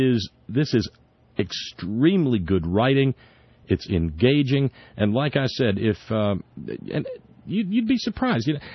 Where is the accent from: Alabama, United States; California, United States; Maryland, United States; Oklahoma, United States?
Alabama, United States; born there; I was born in Alabama, but that's where I was born still qualifies as part of the Appalachians. And I felt myself drawn back here.